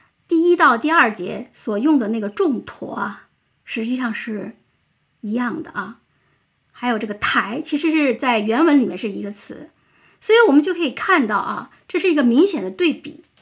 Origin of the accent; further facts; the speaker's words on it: China; 怀揣宝宝啊，这是我们中国人说的，就是父母在照顾婴儿一样的来保护自己的子民